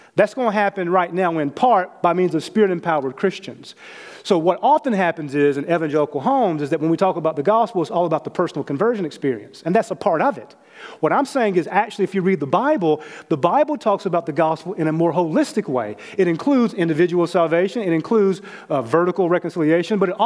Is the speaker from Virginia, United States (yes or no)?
no; Kentucky, United States; with his mother being from Costa Rica and I'm from Kentucky.